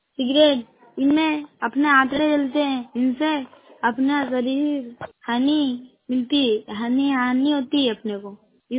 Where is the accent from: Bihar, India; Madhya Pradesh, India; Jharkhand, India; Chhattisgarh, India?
Madhya Pradesh, India; Indore; मैं बिस्तरा काकड़ से हूँ, इंदौर से।